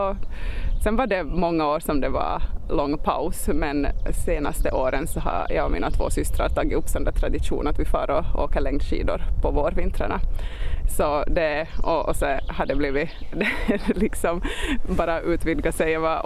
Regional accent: Esse, Ostrobothnia, Finland; när jag växte upp i Esse och liksom blev vuxen och skulle iväg så ville jag så långt bort det bara går

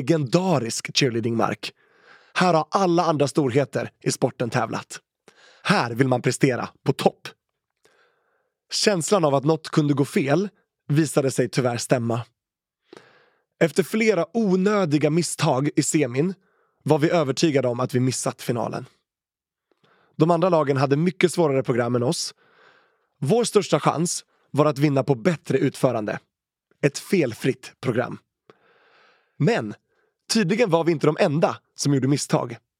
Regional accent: Sweden; Sverige kallar också på mig. Mitt hemland där jag har mina rötter och en djup känslomässig anknytning.

